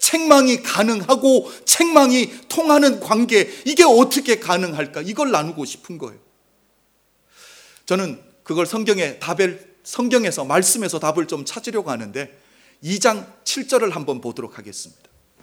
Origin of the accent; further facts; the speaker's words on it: South Korea; moved away as an adult; 저도 한국에서 태어나서 23살까지 한국에 있었잖아요.